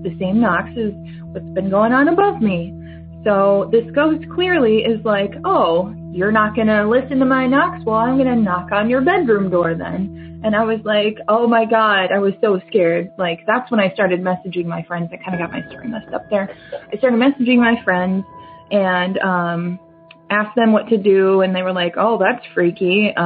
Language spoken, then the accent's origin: English; Minnesota, United States; I'm from Minnesota, and I've had a couple experiences in my life, like a lot of people on here.